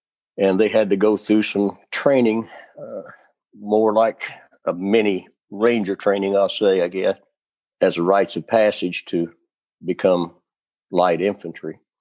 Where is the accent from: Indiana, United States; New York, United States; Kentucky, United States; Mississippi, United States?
Kentucky, United States; Clearfield; He lived from my home that I grew up in Clearfield, Kentucky. He probably lived 300 meters away from where I did.